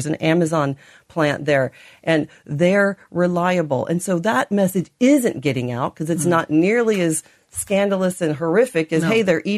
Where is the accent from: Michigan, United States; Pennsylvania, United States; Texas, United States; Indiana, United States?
Indiana, United States; I'm from Indiana. I know these small communities